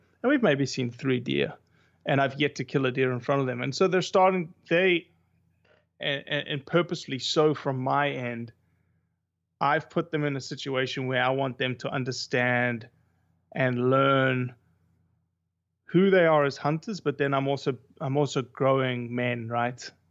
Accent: South Africa; And me growing up in South Africa, it wasn't a part of me, except through stories and except through trophies on the wall.

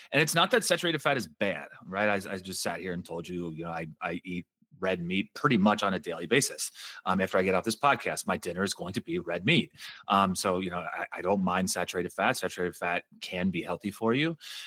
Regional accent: Cincinnati, Ohio, United States; moved away; I grew up in Cincinnati. We don't ice fish in Cincinnati.

